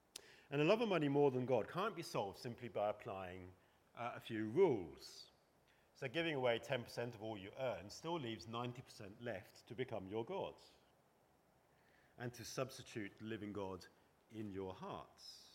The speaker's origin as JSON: {"language": "English", "region": "England", "country": "United Kingdom", "said": "But I'm English, and most of you are English"}